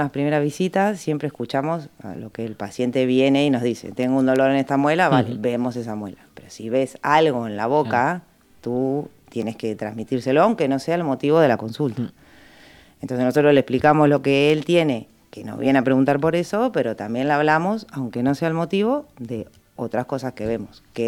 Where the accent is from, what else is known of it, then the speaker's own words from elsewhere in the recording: Argentina; moved away as an adult; now in Spain; yo soy argentina, pero vivo aquí ya media vida mía. Me vine muy joven.